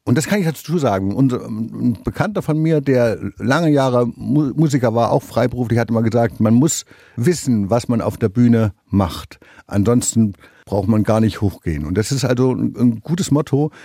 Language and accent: German; Taubach, Thuringia, Germany; Also ich bin in Taubach aufgewachsen